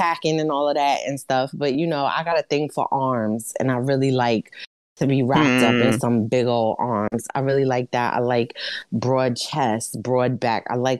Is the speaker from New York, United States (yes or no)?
yes; Brooklyn, New York, United States; I don't know if it's because I'm from Brooklyn.